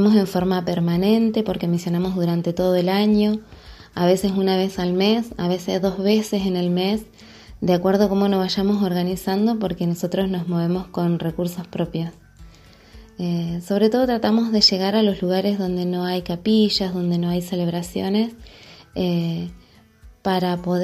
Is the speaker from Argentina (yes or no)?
yes; Federal, Entre Ríos, Argentina; soy de la Ciudad de Federal, del Centro Norte de la provincia de Entre Ríos.